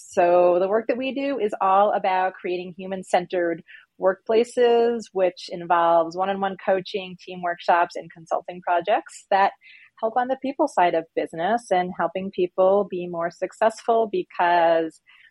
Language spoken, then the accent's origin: English; New York, United States; now in Denver, United States; I live in Colorado. I live in Denver, but I'm from New York, which I think is relevant because I have some mixture of, got more of that New York vibe, but the Colorado lifestyle, which I love.